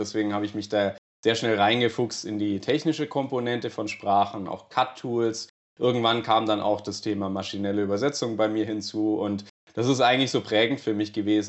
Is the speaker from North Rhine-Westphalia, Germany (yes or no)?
no; Konstanz, Baden-Württemberg, Germany; Ich rede gerade auch tatsächlich hier aus meinem Homeoffice in Konstanz am schönen Bodensee. Da bin ich gebürtig auch her und tatsächlich auch letztes Jahr wieder hergezogen.